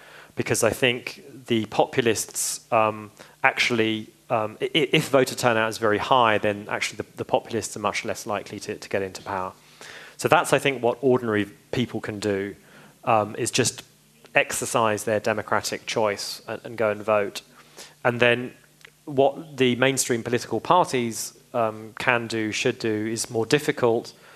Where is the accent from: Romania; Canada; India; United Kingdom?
United Kingdom; now in United States; I'm biased because I'm British and I live in America